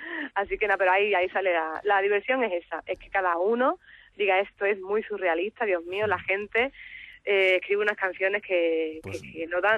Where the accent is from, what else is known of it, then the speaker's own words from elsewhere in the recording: Seville, Andalusia, Spain; now in Madrid, Spain; yo soy de Sevilla, pues he metido ahí unas sevillanas